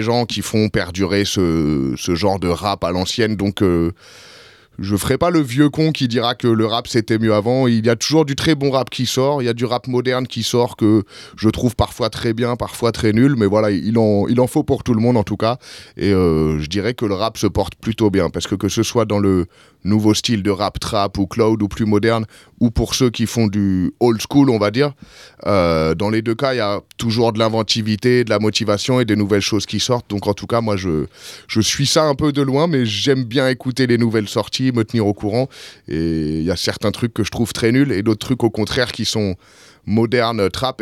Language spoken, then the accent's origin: French; Île-de-France, France; Je suis d'Île-de-France, avant nord-est de Paris dans les Yvelines. Et maintenant, je suis au sud-est de Paris, mais je reste un banlieusard parisien, quoi.